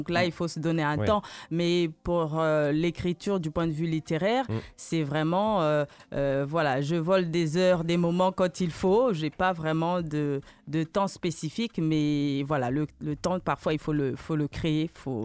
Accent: Brazzaville, Republic of the Congo; born there; also born or lived in Bulgaria; Moi, je suis née à Brazzaville, au Congo. Donc je suis congolaise, mais je suis française aussi. Je me considère même un petit peu bulgare, vu que j'ai passé quelques années en Bulgarie.

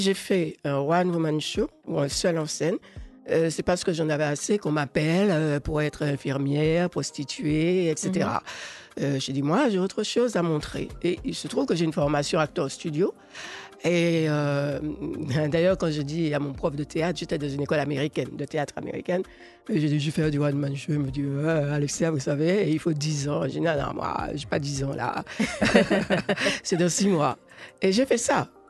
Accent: Martinique, France; Je suis originaire de la Martinique.

